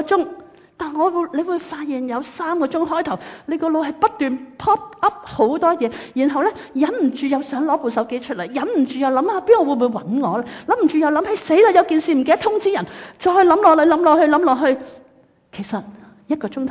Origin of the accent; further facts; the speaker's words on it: Hong Kong; 你知道我们香港人都很厉害的。